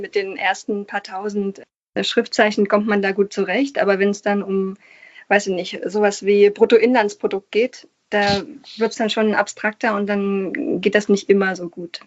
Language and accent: German; Berlin, Germany; da hatte ich als eingeborene Berlinerin die Gelegenheit, an einem Gymnasium in Berlin schon an der Oberschule eben Japanisch zu lernen.